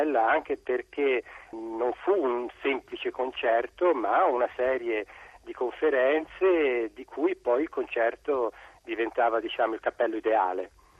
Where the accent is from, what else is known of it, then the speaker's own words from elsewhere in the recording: Tuscany, Italy; adesso che sono tornato in Toscana, la mia terra natale